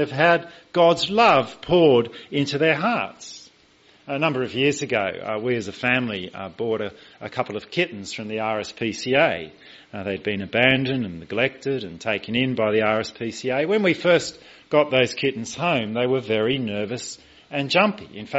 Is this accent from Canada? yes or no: no; Australia; Even though I, as an Australian, became a citizen of Britain